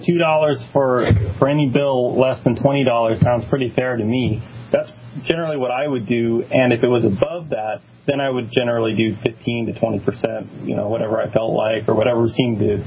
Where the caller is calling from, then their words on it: Texas, United States; Calling from Texas.